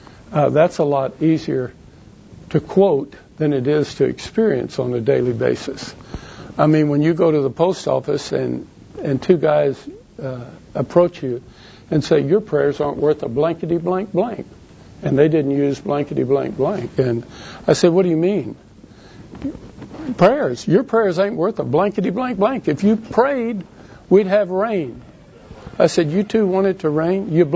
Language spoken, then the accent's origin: English; Marion, United States; Now, the unusual thing about that is I grew up in Marion. This is the last place in the United States of America that I wanted to start a church.